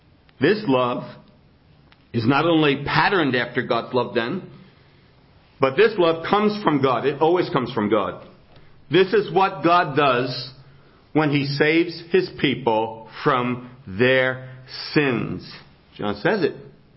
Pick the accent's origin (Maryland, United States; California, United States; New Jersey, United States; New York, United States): New Jersey, United States; accent: New Jersey; Even as you listen to my voice and hear my New Jersey accent, it's not the great Northwest accent. It's the New Jersey accent.